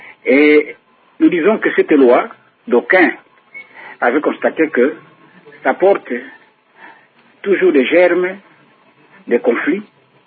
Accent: DR Congo; mais ici, en tant que Congolais, nous devons parfois nous dire des choses pour faire avancer ce pays.

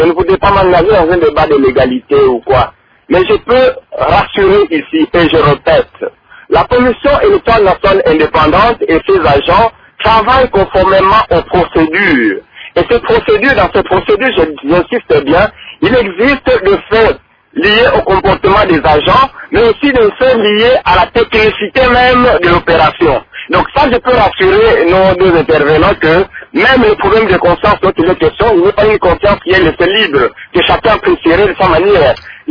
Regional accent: DR Congo; notre pays, donc les élections chez nous au Congo

